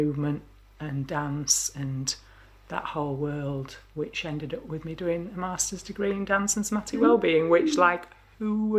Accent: Heckmondwike, Yorkshire and the Humber, United Kingdom; I'm from Heckmondwike, so over the hill, if you like. Sort of grew up around Kirklees area and lived there most of my life, been away and come back and so on. But always been around this area

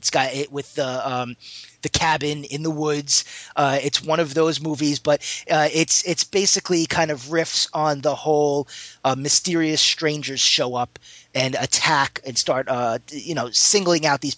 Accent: New York, United States; accent: New York; As someone who grew up in New York, you probably could tell from my accent.

